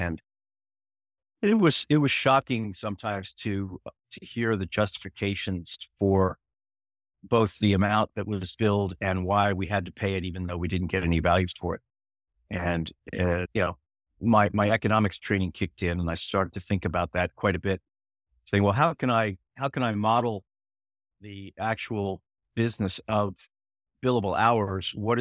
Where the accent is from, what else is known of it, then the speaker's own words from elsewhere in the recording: Pennsylvania, United States; now in Virginia, United States; I started my professional life in Pennsylvania, which is my home state. Practiced in a boutique firm for about 7 or 8 years before moving to my family to Virginia.